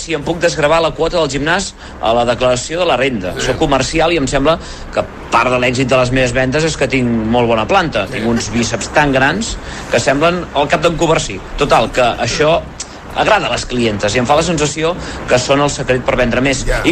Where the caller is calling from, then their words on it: Sant Joan de les Abadesses, Catalonia, Spain; de Sant Joan de les Abadesses